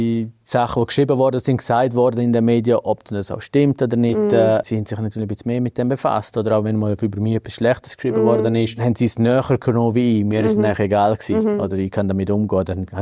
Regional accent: Graubünden, Switzerland; Wir sind eben im Domlesk aufgewachsen, respektive in Schapine haben wir gelernt Skifahren.

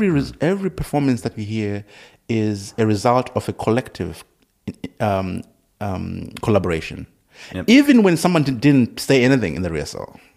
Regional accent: Zimbabwe; I'm from Zimbabwe, I know, but you can't.

